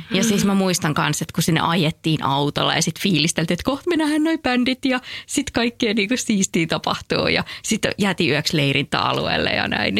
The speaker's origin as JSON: {"language": "Finnish", "town": "Eno", "region": "North Karelia", "country": "Finland", "said": "Mä oon Joensuusta kotoisin."}